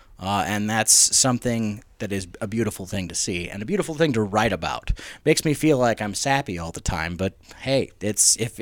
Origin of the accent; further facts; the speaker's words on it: Faulkton, South Dakota, United States; born there; I was born in Falkton, South Dakota, small town